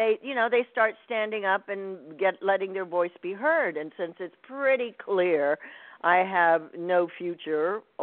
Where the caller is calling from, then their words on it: California, United States; I am. I'm calling you from California.